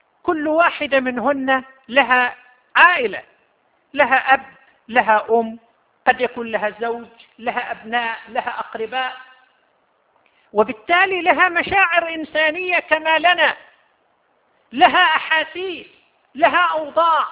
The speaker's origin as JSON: {"language": "Arabic", "country": "Saudi Arabia", "said": "1.5 مليون شغالة عندنا في المملكة العربية السعودية من عاملات المنازل"}